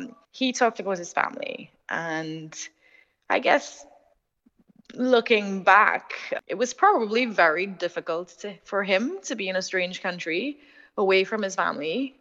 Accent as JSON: {"language": "English", "country": "Trinidad & Tobago", "tie": "born or raised there", "said": "So, I mean, I was born and grew up in Trinidad. It's in the Caribbean. I was born in 1985."}